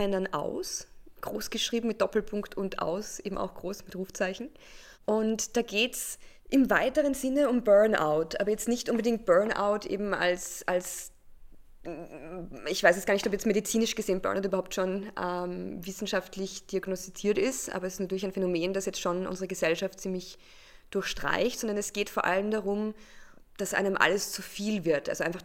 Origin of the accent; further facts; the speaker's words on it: Vienna, Austria; also born or lived in England; mein Hintergrund ist, ich bin in Wien geboren, wohne aber zum Großteil am Wolfgangsee, bin in Österreich aufgewachsen